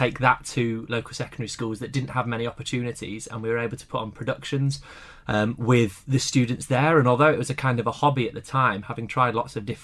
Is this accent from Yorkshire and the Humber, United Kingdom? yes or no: yes; Harrogate, Yorkshire and the Humber, United Kingdom; born or raised there